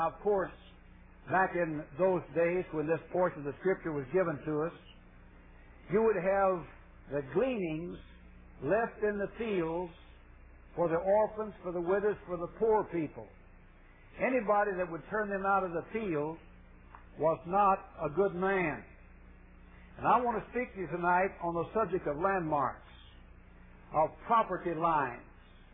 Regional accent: Marked Tree, Arkansas, United States; born there; moved away; I was born down here in the Promised Land, somewhat west of here, in a little place called Mark Tree, Arkansas. And we left the Promised Land to go up with the Yankees a great number of years ago, but I am glad to be back in the Promised Land tonight.

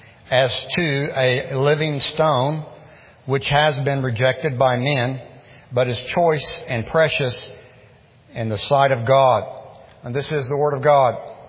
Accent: Pasadena, California, United States; Years ago, growing up in Pasadena, I used to see this on people's cars a lot.

